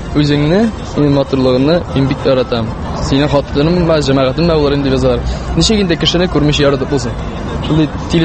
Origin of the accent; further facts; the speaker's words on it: Mari El, Russia; Без татар мәктәбендә укыш, татарча сөйләшәм, Аллаһ шөкер. Без әйтә инде Мари республикасы булгач, мари телендә кертәләр.